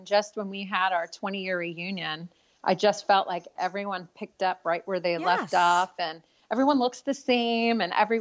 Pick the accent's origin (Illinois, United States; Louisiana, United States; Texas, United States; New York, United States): New York, United States; Brooklyn; also born or lived in Washington State / California / Newport, Rhode Island; now in Washington, D.C., United States; So I moved from Brooklyn, New York, obviously, to Washington State. From Washington State, we moved to California.